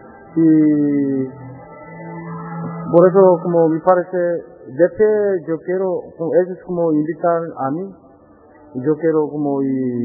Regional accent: South Korea; Spanish is a second language; Como yo soy Corea del Sur, como yo estudié Lusto, Austria, Estados Unidos, Corea del Sur, de dirección de orquesta.

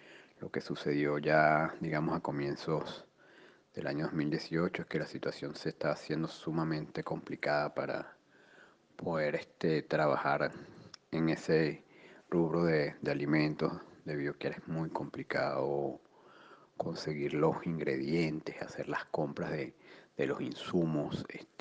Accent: Caracas, Capital District, Venezuela; moved away as an adult; now in Argentina; soy venezolano, vengo de la ciudad de Caracas y emigré a Argentina en el año 2018.

